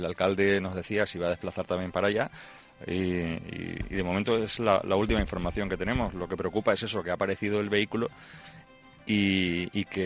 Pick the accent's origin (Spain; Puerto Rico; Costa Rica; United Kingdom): Spain; Azuaga, Extremadura; yo vivo en Extremadura, yo vengo de Azuaga